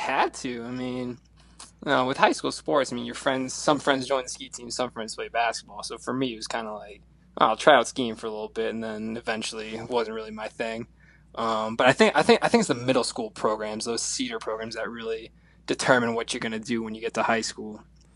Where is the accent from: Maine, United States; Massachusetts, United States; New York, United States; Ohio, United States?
Maine, United States; I mean, yeah, and that's kind of the consensus growing up in Northern Maine.